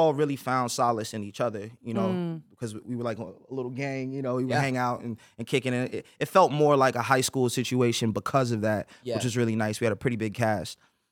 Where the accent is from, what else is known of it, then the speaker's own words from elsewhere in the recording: New York City, New York, United States; Brooklyn.